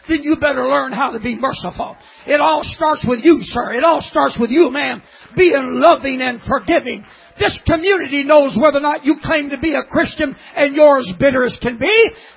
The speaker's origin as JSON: {"language": "English", "region": "Oregon", "country": "United States", "tie": "born there", "said": "I was born in Oregon."}